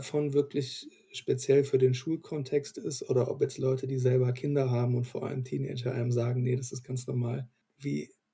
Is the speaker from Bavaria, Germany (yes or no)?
no; Frankfurt, Hesse, Germany; beim immer mal wieder Zurückkehren in meine Heimat, also Heimatstadt, vor allem Frankfurt